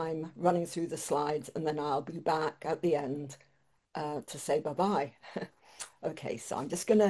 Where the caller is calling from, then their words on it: Anglesey, Wales, United Kingdom; I'm beaming in from Ynys Môn, Anglesey in the north of Wales.